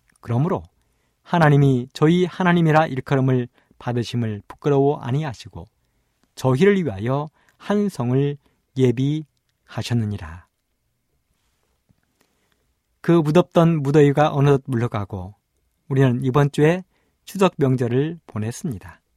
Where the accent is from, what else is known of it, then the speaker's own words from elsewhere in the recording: Imsil, North Jeolla, South Korea; 말씀을 전하는 저의 고향은 전라북도 임실입니다. 산골입니다. 그래서 그런지 사람들은 저를 가리켜 부르기를 촌놈이라고 부릅니다.